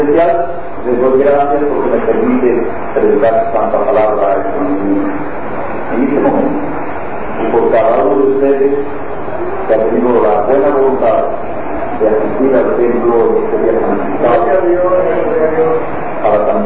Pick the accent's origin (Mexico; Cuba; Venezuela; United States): Cuba; ya que dado mi condición de cubano en ningún país me recibía más de 30 días